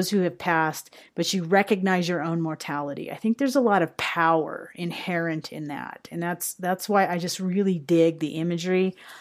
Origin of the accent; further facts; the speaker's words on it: Rocky Mountain West, United States; So I grew up in the Rocky Mountain West. I grew up in the South, in a lot of the parts of the Southwest.